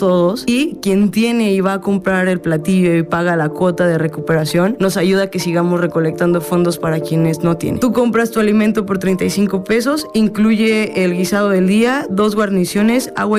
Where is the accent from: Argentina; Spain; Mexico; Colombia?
Mexico; Jiutepec, Morelos; tengo 28 años, soy morelense, soy de Jiutepec, orgullosamente.